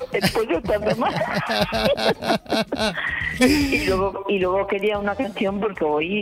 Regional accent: Tarragona, Catalonia, Spain; de Tarragona, pero te estoy llamando desde Isla Canela de Huelva.

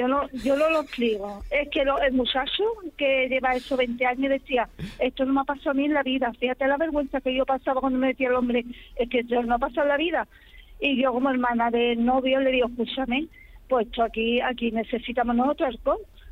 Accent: Cádiz, Andalusia, Spain; Nosotros somos las de Cádiz.

